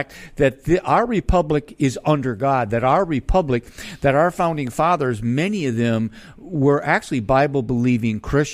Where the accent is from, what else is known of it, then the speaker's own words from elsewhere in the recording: Wisconsin, United States; also born or lived in Arizona; I was in a right-to-work state in Arizona in the 1980s, and I moved back to Wisconsin, my home state, and I got a teaching job at a public school